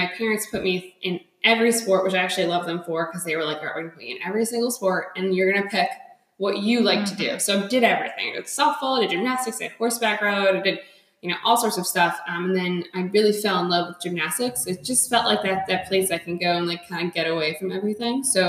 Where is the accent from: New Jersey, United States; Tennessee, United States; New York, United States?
New Jersey, United States; Byram; I actually originally grew up in Byram, New Jersey, which if I ever say that name, nobody knows where that is.